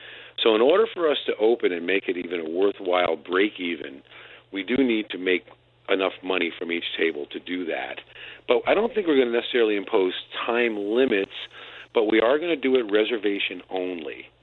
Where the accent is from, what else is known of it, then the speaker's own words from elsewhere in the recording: New Haven, Connecticut, United States; I grew up in New Haven, Connecticut. I'm Italian-American, but my stepfather is Puerto Rican. My neighborhood was very mixed, and I was exposed to all kinds of foods.